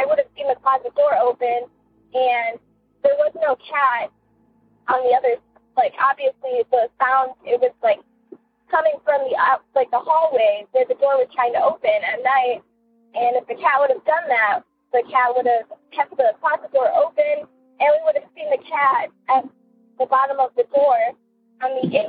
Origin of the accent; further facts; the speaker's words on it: Ohio, United States; I'm from Ohio.